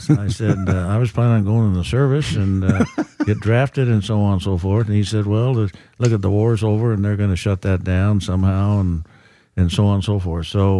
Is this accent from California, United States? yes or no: yes; San Diego, California, United States; I was born in Mercy Hospital and grew up into my teenage years in Loma Portal, just a block up from NTC.